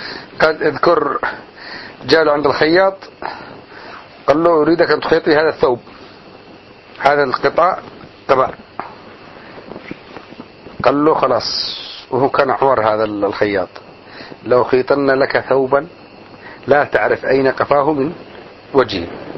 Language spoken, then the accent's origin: Arabic; Yemen; ما عندكم حمامات هنا وعندنا باليمن بكل مكان حمام